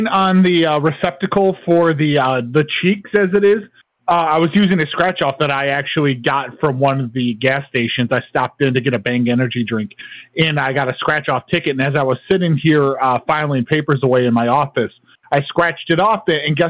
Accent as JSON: {"language": "English", "region": "Washington", "country": "United States", "said": "But on the back, it said for the state only, and I'm from Washington."}